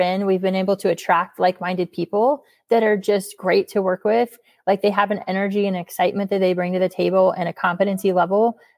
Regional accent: Sheraton, Iowa, United States; So our first clinic is in my hometown of Sheraton, Iowa.

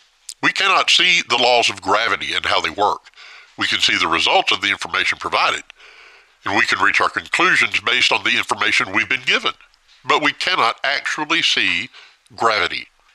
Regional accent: United States; I am an American, and I fully support the United States Constitution.

